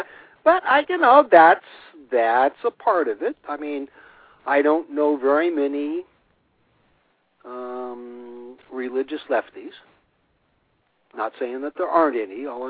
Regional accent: Missouri, United States; Not a whole lot, but I'm willing to be convinced. I'm from Missouri. Show me.

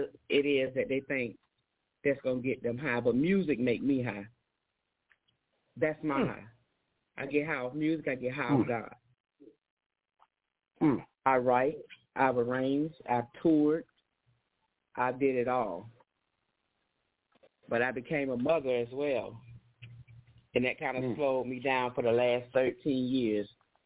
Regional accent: Orlando, Florida, United States; born and raised in Orlando, Florida.

